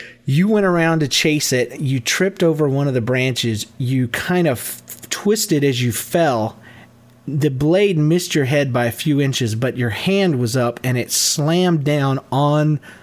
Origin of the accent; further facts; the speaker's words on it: Georgia, United States; I'm from Georgia.